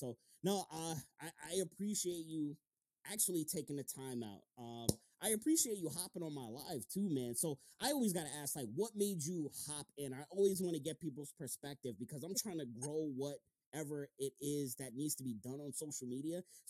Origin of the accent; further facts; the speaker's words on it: New York, United States; accent: New York; They're like, oh, you're from up north or you're from New York. I haven't even turned on my accent.